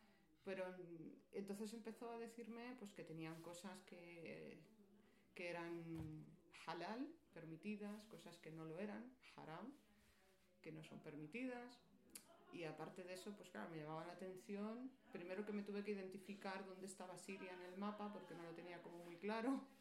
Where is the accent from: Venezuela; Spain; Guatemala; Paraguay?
Spain; Madrid, Community of Madrid; moved away; also born or lived in Jordan; Soy originaria de Madrid, de Carabanchel, y casualmente pues ahora llevo 4 años que volví de Jordania, donde estuve viviendo durante 16 años. Y llevo otros 4 años y curiosamente he vuelto al mismo barrio donde nací, Carabanchel, mi querido Carabanchel.